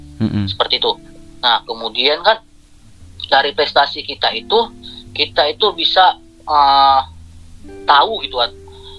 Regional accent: Kisaran, North Sumatra, Indonesia; Dan kampung halaman saya itu di Kota Kisaran, Kabupaten Asahan. Kalau dari Medan itu sekitar 4 jam sampai 5 jam untuk sampai ke kampung halaman saya.

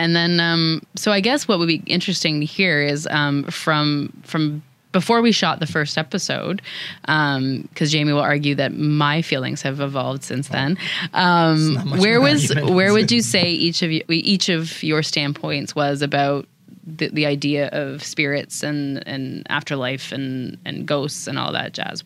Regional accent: Toronto, Ontario, Canada; now in Penetanguishene, Canada; I was born and raised in Toronto and moved up to Penetanguishene about 3 years ago now, I guess.

